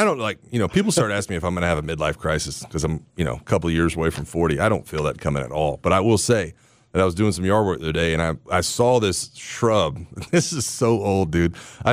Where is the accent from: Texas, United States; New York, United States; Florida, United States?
Florida, United States; A lot of good things going on down there, and I was from Florida.